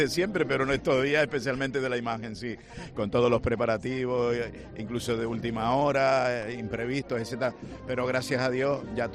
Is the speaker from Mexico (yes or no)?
no; El Escobonal, Canary Islands, Spain; yo soy del Escobonal, del sur, y prácticamente te han salido los dientes viniendo aquí todos los años con la familia a ver la Virgen.